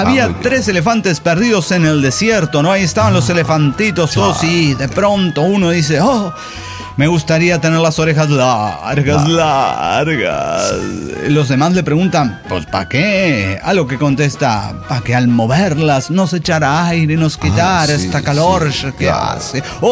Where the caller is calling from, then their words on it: Tepic, Nayarit, Mexico; de Tepic, Nayarit, México.